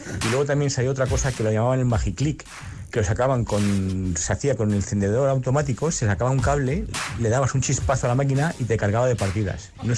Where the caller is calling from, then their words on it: Recas, Castilla-La Mancha, Spain; de Recas, Toledo.